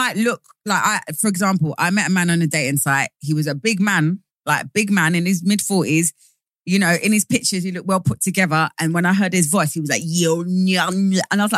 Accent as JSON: {"language": "English", "town": "East London", "region": "London", "country": "United Kingdom", "said": "I'm from East London, come on."}